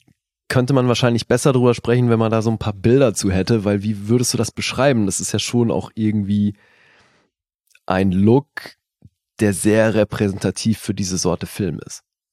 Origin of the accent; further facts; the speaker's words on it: Switzerland; born there; für mich als gebürtiger Schweizer natürlich auch eins der Schweizer Aushängeschilder.